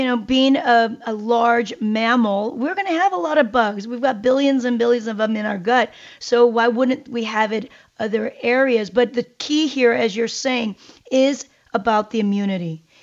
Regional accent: South Korea; I'm from Korea. I lived there, and we had tons of mosquitoes.

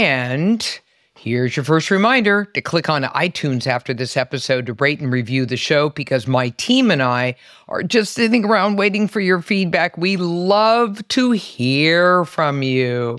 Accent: Berkeley, California, United States; Since I'm from Berkeley, I'm going to try to forgive you for that.

